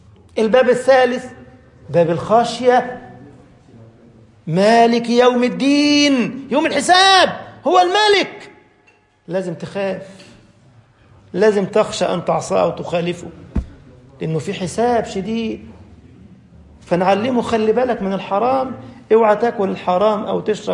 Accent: Egypt; بيقول لك مصر أم الدنيا، وأنا ابنها عشان أنا مصري

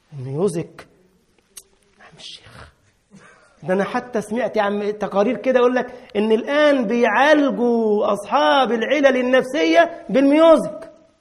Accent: Egypt; انما تعيط عندنا في مصر يعني يبكي

